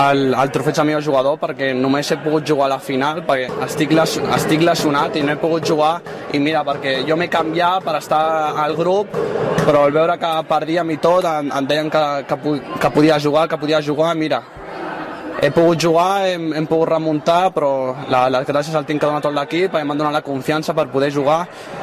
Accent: Sitges, Catalonia, Spain; soc de Sitges, però jo he jugat sempre a 24 hores de Vilanova

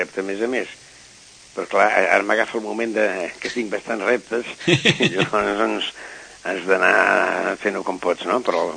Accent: Sitges, Catalonia, Spain; es tracta del meu poble, i llavors doncs tens molt més interès que si et fessin fer el pregó d'un altre lloc, que ja n'hi he fet algun, no? A fora de Sitges, no?

